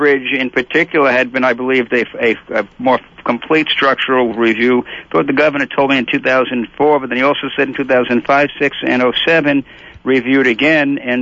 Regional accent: Minnesota, United States; I just have a sense of great pride, extra pride today, being a Minnesotan.

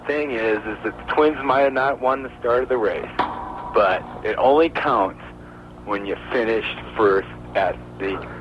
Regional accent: New Jersey, United States; now in Minnesota, United States; Now, I'm a transplanted Minnesotan. I'm from New Jersey. I'm a New York Mets fan.

